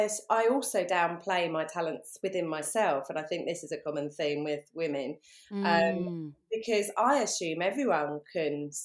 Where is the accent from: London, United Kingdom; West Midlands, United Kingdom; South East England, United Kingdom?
London, United Kingdom; accent: southeast London; now in West Sussex, United Kingdom; I'm based now in West Sussex, but I grew up in London, grew up in the south, in southeast London, southeast with a W, and then, which comes out much more when I'm tired or I've had one too many wines.